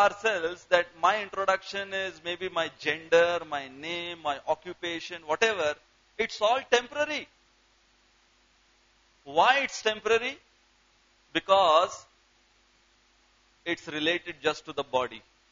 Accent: Nashik, Maharashtra, India; I am from Nashik, from Maharashtra, from India, Mera Bharat Mahan, but then I am preparing for GRE also.

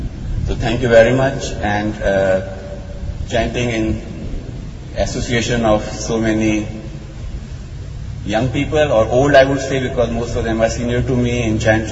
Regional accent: Chicago, Illinois, United States; I am from Chicago.

